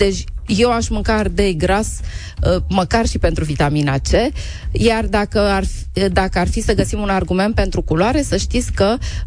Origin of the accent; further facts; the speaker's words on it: Romania; mai ales că suntem români